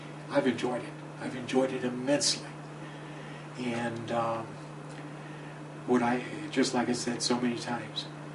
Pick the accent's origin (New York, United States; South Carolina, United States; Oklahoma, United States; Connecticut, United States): South Carolina, United States; born there; I was born in South Carolina.